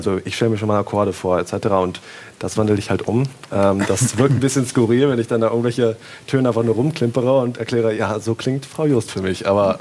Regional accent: Mülheim an der Ruhr, North Rhine-Westphalia, Germany; also born or lived in Berlin; ich wurde in Berlin geboren, aber das war kurz vor unserem Umzug nach Mülheim in den Ruhrport.

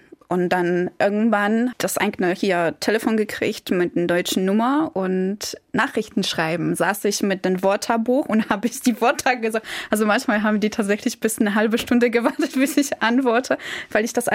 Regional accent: Koszalin, West Pomeranian Voivodeship, Poland; German is a second language; now in Germany; Direkt an der Ostsee. Und dort bin ich geboren, dort bin ich groß geworden. Da bin ich zur Schule gegangen, Abi geschrieben und so weiter. Und dann irgendwann bin ich, glaube ich 2012 war das, im Sommer bin ich nach Deutschland gekommen.

